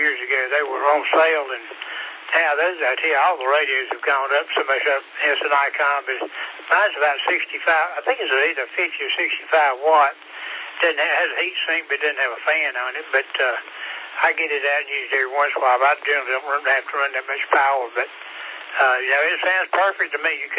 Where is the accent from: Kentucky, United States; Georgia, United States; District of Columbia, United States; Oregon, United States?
Georgia, United States; But I'm from Georgia. I'm a Georgia native." But a lot of people tell me I don't sound like I'm from this area.